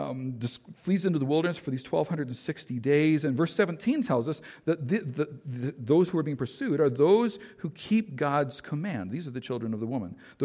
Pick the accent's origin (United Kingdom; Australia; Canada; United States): Canada; I'm Canadian and that moves me.